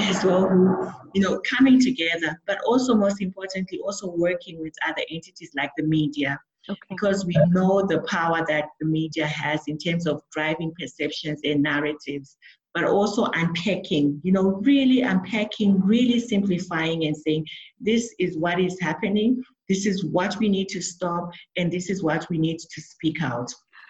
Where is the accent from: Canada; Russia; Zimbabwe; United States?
Zimbabwe; I'm from Zim